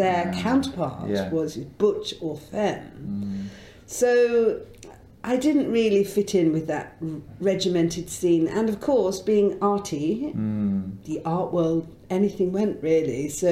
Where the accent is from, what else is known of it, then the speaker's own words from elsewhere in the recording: North West England, United Kingdom; now in London, United Kingdom; I come from a very small mill town in Lancashire, and as you can hear from my accent, completely changed from my original accent.